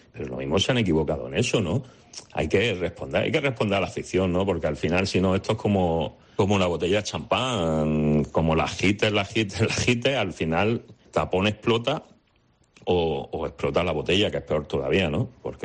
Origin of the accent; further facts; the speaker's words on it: Almería, Andalusia, Spain; de los que somos de Almería, nos quitamos de en medio.